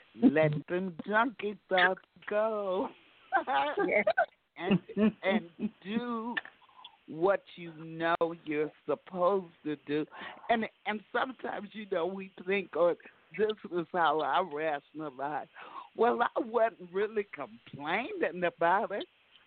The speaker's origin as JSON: {"language": "English", "town": "Rockford", "region": "Illinois", "country": "United States", "said": "I am from Rockford, Illinois"}